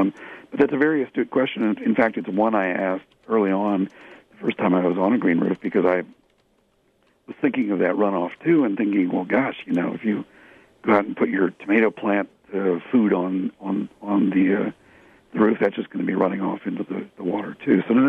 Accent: Midwest, United States; Actually, I say it both ways. I'm from the Midwest, too.

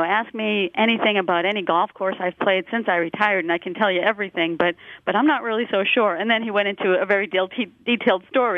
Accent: Massachusetts, United States; I said, I grew up just outside Boston. I remember walking home, running home from school that day to watch the game because it was an afternoon game.

